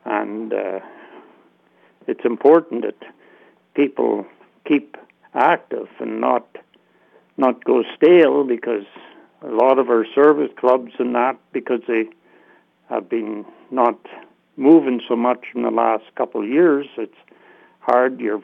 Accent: Clarendon, Quebec, Canada; Born and raised in Clarendon. I know all of Clarendon from one end to the other, pretty well all of the Pontiac.

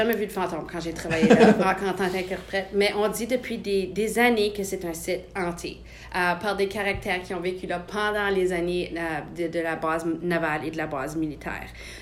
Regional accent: Perkinsfield, Ontario, Canada; je viens ici du coin, je suis de Perkinsfield.

